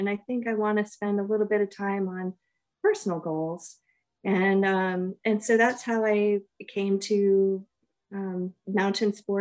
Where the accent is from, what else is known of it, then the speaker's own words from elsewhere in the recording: Maine, United States; also born or lived in Montana / New Mexico; I grew up in Maine and I went to college in Montana and college in New Mexico and spent a little bit of time in Texas going to school. And so I've now lived in 8 states